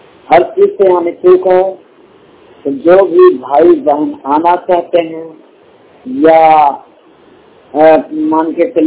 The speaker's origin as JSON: {"language": "Hindi", "town": "Banda", "region": "Uttar Pradesh", "country": "India", "tie": "born or raised there", "said": "मैं बांदा उत्तर प्रदेश का मूल निवासी हूँ।"}